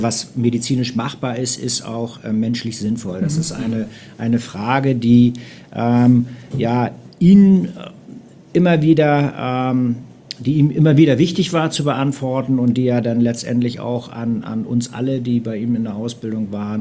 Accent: Hamburg, Germany; accent: North German; now in Düren, Germany; Ich komme aus Hamburg, bin beruflich in Hamburg gestartet, über Kiel nach Bonn gekommen, wieder zurück nach Norddeutschland, nach Schleswig-Holstein und dann letztendlich vor 11 Jahren hier nach Düren gekommen

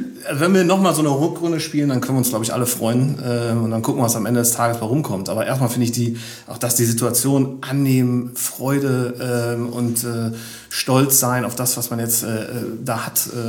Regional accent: North Rhine-Westphalia, Germany; Also ich komme selbst aus dem Ruhrgebiet

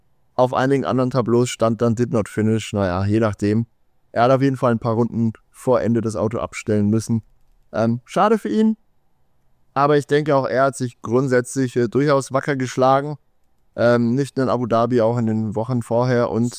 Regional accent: Bavaria, Germany; wie man bei uns in Franken sagt.

